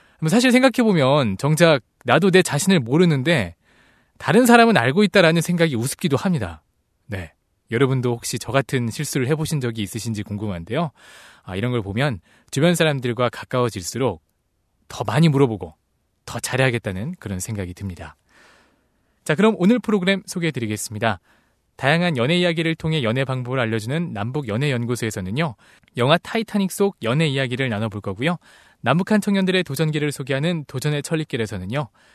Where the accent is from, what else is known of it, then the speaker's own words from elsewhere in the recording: Seoul, South Korea; 저는 따뜻한 서울 남자